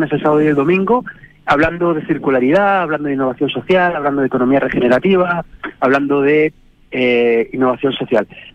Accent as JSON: {"language": "Spanish", "country": "Spain", "lives_now": "Chile", "said": "la calidad de las caletas chilenas están siendo ya dignas de competir casi contra mi país de origen, que es España"}